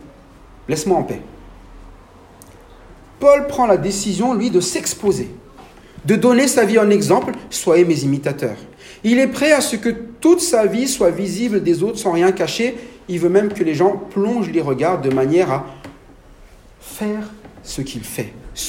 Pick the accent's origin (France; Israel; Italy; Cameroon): France; accent: French; also born or lived in Madagascar; Moi, j'ai grandi en France. J'ai un accent français. Quand je vais à Madagascar, ils me disent « Mais ton accent, t'as un accent français quand tu parles en malgache. »